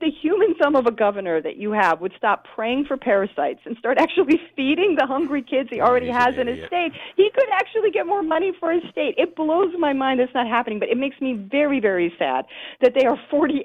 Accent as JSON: {"language": "English", "region": "Nebraska", "country": "United States", "tie": "born or raised there", "said": "So I grew up in Nebraska, which means, you know, I grew up with all the cliches of how amazing the place, the heartland is"}